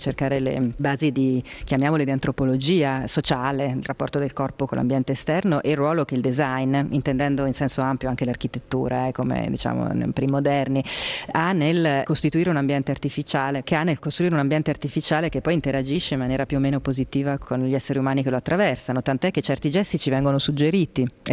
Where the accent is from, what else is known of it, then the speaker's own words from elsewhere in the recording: Milan, Lombardy, Italy; Io sono milanese di nascita e quindi sono in realtà vissuta fino all'età dell'università in una città che è impregnata di design